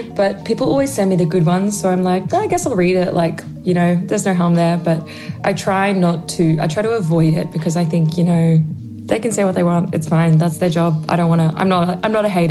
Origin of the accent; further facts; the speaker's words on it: Brisbane, Queensland, Australia; now in Melbourne, Australia; I'm in Melbourne, so I live here now. I'm from Brisbane, which is further up north, but I moved here a few years ago, so Melbourne, Australia.